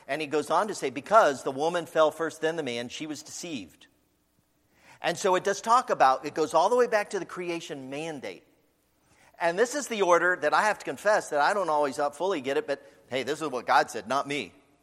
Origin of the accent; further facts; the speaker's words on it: Dayton, Ohio, United States; Even I grew up in Dayton, Ohio, inner city, and I didn't have that.